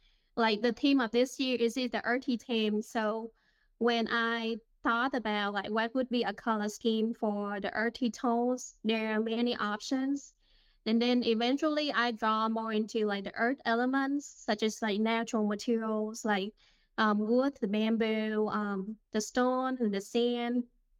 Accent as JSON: {"language": "English", "country": "Vietnam", "lives_now": "Atlanta, United States", "said": "I'm originally from Vietnam, and now I'm based in Atlanta, Georgia."}